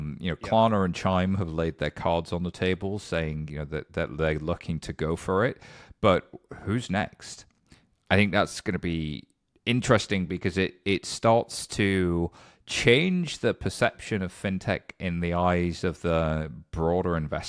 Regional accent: United Kingdom; So I think looking at this as a Brit, looking at it internationally, it's a different conversation.

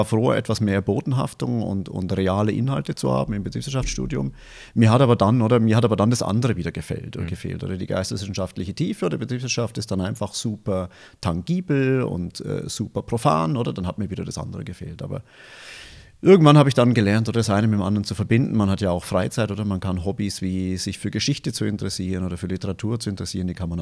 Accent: Bavaria, Germany; moved away; ein bisschen nördlich von Tübingen, da wohnt meine Familie. Seit den frühen 90er Jahren, ursprünglich sind wir aus Bayern, ich hoffe, man hört es noch ein bisschen.

